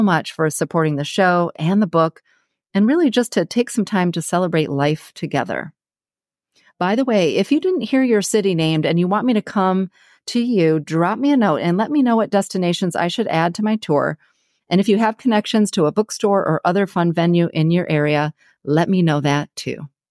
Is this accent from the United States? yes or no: yes; Ann Arbor, Michigan, United States; and of course my hometown, Ann Arbor, Michigan. Go Blue.